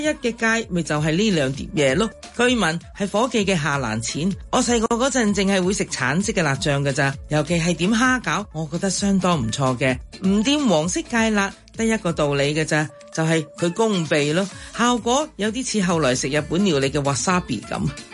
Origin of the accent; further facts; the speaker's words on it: Guangdong, China; 我們廣東人就 yellow and orange 啊